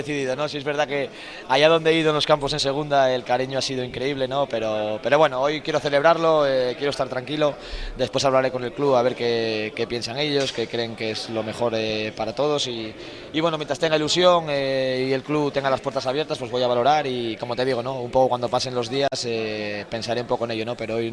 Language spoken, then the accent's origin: Spanish; Oviedo, Asturias, Spain; porque al final me crié en esta cantera, soy de Oviedo, tengo a todos mis amigos, mi familia